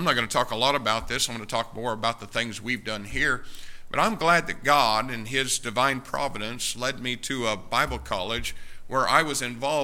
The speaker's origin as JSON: {"language": "English", "country": "United States", "said": "And you know what? I'm an American. And I have a strong burden for my people, my country."}